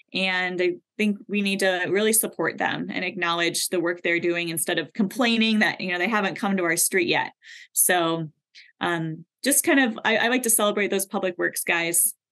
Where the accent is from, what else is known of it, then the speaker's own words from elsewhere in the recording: Bloomer, Wisconsin, United States; So I grew up in Bloomer in northwestern Wisconsin